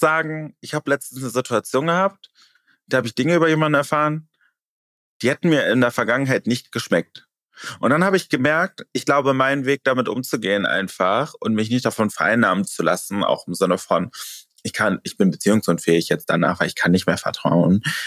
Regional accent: South Korea; Ich bin Koreanerin.

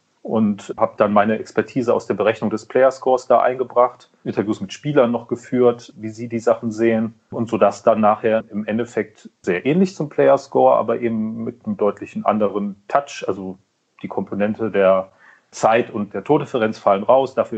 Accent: Kiel, Schleswig-Holstein, Germany; born there; Und ich bin gebürtiger Kieler, dann liegt der THW nahe.

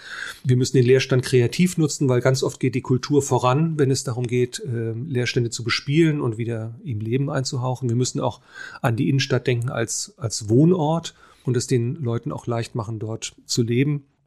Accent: Offenbach, Hesse, Germany; also ich bin ein gebürtiger Offenbacher, das kann ich ja jetzt hier mal bekennen, und bin auch in Offenbach zur Schule gegangen.

